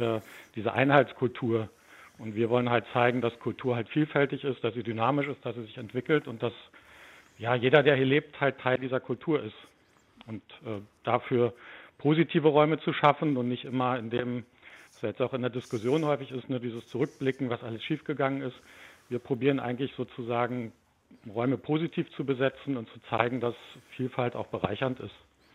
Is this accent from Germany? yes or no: yes; East Germany, Germany; Ich bin aus Ostdeutsch geprägt, genau. Ich bin 55, bin in der DDR sozialisiert.